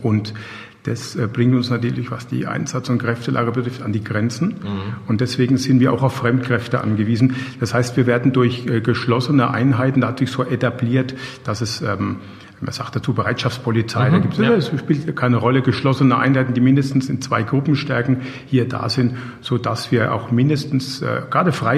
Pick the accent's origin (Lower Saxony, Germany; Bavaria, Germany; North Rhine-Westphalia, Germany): Bavaria, Germany; Bad Kissingen; ich selbst bin ja gebürtiger Kissinger